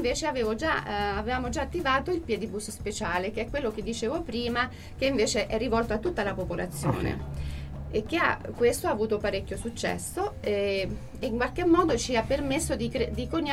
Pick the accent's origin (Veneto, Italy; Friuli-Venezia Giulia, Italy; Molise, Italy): Molise, Italy; io non sono perugina, non sono umbra, sono molisana, quasi abruzzese un po'